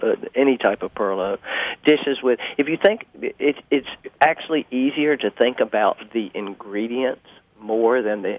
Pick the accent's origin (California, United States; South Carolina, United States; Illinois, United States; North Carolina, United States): South Carolina, United States; When I was growing up in the Lowcountry, there were over 300 varieties of cowpeas being grown.